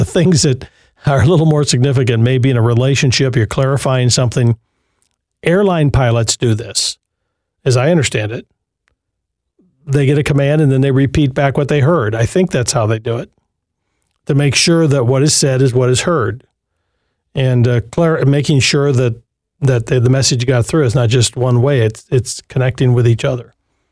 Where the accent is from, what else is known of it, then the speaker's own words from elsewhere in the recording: Berkley, Michigan, United States; My hometown, I grew up there. 12 Mile and Woodward, Berkeley. Went to Anderson Junior High School.